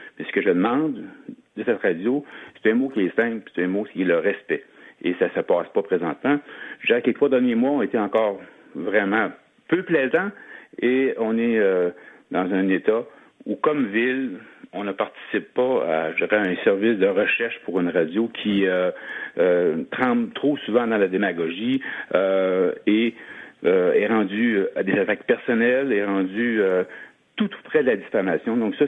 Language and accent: French; Rivière-du-Loup, Quebec, Canada; Vous savez, moi, je suis né à Rivière-du-Loup. J'ai vécu dans cette ville-là.